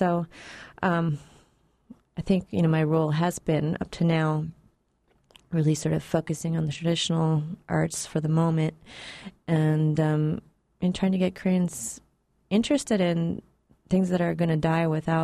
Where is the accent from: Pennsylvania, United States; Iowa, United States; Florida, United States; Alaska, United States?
Alaska, United States; Juneau; I grew up here in Juneau, and I didn't know that composers could be living when I lived here.